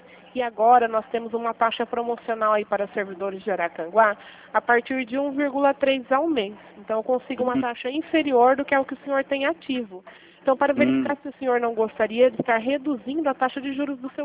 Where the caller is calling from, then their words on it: Piracicaba, São Paulo, Brazil; Eu só falo aqui de Piracicaba.